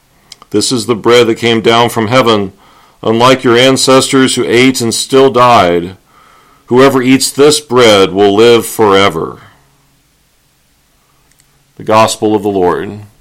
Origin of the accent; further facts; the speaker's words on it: Corpus Christi, Texas, United States; born there; Because I was born in Corpus Christi, which is the north end of Padre Island, or at least real close to it.